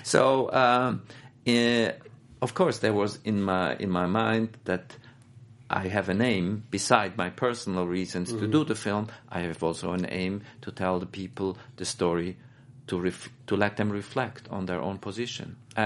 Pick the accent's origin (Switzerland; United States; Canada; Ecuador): Switzerland; also born or lived in Baghdad, Iraq; I grew up in Switzerland since I came as a child to Switzerland.